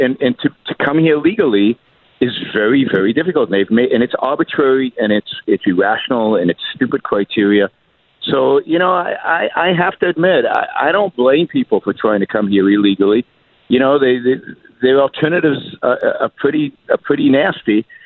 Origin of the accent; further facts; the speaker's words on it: Israel; everybody was a socialist when I grew up in Israel. In the 1960s and 70s, we were all raised as good socialists.